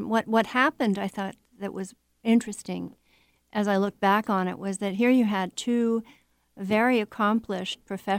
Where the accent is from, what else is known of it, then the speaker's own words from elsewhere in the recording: Philadelphia, Pennsylvania, United States; moved away as an adult; now in Seattle, United States; Oh, Nessa and I, first of all, I'm from Philadelphia.